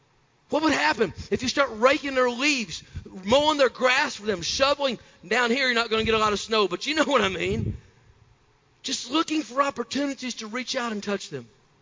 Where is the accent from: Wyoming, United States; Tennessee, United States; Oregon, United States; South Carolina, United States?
Tennessee, United States; I'm from Tennessee, guys.